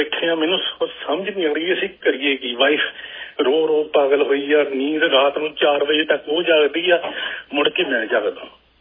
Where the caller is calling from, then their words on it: Punjab, India; ਮੈਂ ਪੰਜਾਬ ਤੋਂ ਗੱਲ ਕਰ ਰਿਹਾ ਇਸ ਵਕਤ।